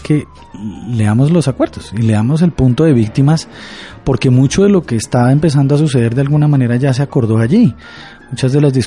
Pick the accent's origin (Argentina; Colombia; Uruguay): Colombia; lo que somos como colombianas y colombianos